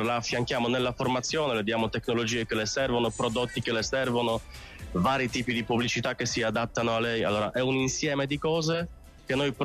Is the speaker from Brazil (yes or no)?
no; Poland; Italian is a second language; Scusate se non mi capite, perché io sono polacco di origine, adesso non si capisce.